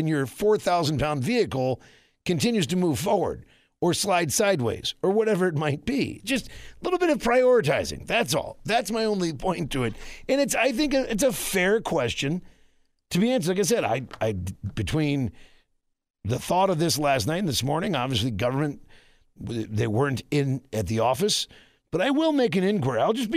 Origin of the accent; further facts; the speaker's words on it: Washington, District of Columbia, United States; I mean, again, growing up in Washington, D.C., as a young boy, there was I think we had like a 3-foot snowstorm.